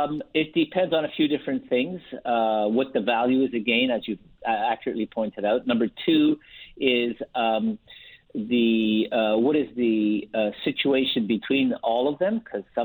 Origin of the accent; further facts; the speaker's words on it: Canada; We are Canadian, but we are doing U.S. Planning for Canadians.